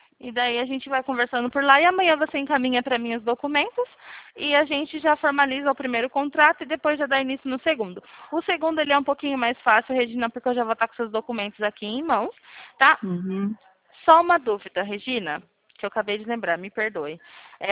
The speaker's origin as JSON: {"language": "Portuguese", "region": "São Paulo", "country": "Brazil", "said": "De São Paulo, sou daqui de São Paulo."}